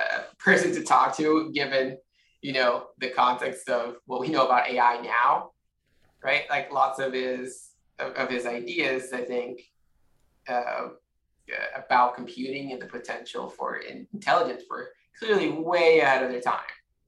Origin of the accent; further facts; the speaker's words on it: Brazil; While I grew up in Brazil, and while I was there, I was very into computer gaming.